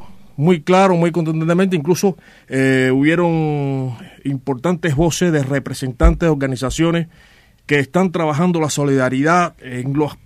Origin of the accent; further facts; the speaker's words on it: Cuba; now in Spain; los cubanos que formamos parte, somos miembros de Euskadi Cuba